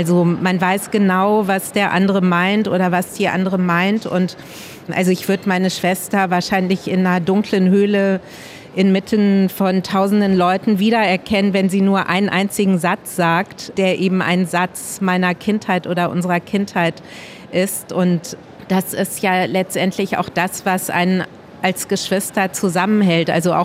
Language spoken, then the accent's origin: German; Luxembourg; moved away as an adult; also born or lived in Frankfurt; Also ich besitze nur den luxemburgischen Pass, keinen deutschen. Und ja, also Luxemburg ist meine Heimat, dann bin ich zurück nach Frankfurt zum Studieren, weil es damals in Luxemburg noch keine Universität gab.